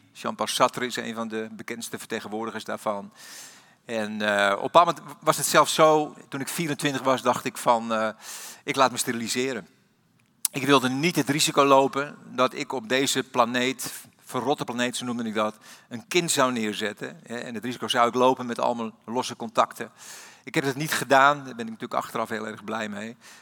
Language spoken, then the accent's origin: Dutch; Amsterdam, North Holland, Netherlands; born there; Ik heb fysiotherapie gestudeerd in Amsterdam. En dat is de geboorteplaats waar ik geboren ben.